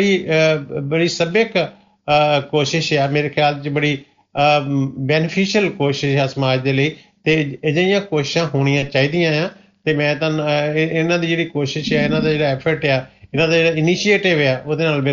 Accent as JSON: {"language": "Punjabi", "region": "Assam", "country": "India", "tie": "born or raised there", "said": "ਮੇਰਾ ਜਨਮ ਜਿਹੜਾ ਆਸਾਮ ਦਾ ਆ, ਡਰੰਗ ਡਿਸਟ੍ਰਿਕਟ ਬਰੋਈਟੀ ਸਟੇਟ ਦੇ ਵਿੱਚ ਮੇਰਾ ਜਨਮ ਹੋਇਆ। ਉੱਥੇ 1960 ਦੇ ਵਿੱਚ ਜਦੋਂ ਸਾਡਾ ਬਚਪਨ ਸੀਗਾ"}